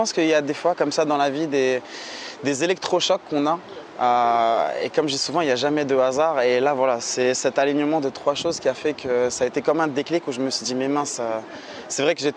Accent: Morocco; moved away as an adult; je suis né, j'ai grandi au Maroc, j'ai passé 19 ans au Maroc, donc je connais parfaitement bien le sujet.

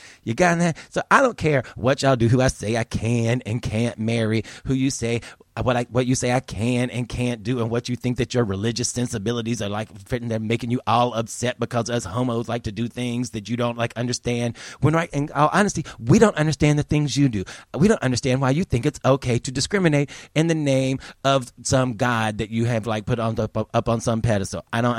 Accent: United States; I don't want anybody to know I'm American.

